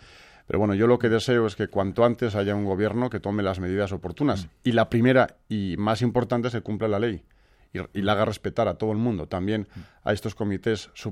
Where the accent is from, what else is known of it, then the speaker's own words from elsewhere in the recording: Basque Country, Spain; porque yo soy vasco, pero soy español, y me interesan unos presupuestos que sean buenos para mi tierra